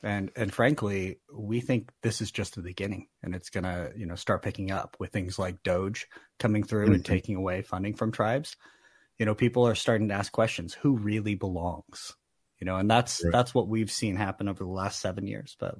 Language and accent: English; California, United States; I'm from Northern California, kind of near Lake Tahoe.